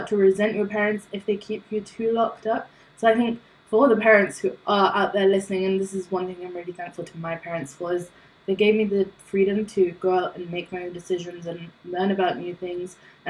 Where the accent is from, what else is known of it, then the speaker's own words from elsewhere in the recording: Nottingham, East Midlands, United Kingdom; I, as a Desi, moved out to university on my own, to Wales of all places. I come from the East Midlands.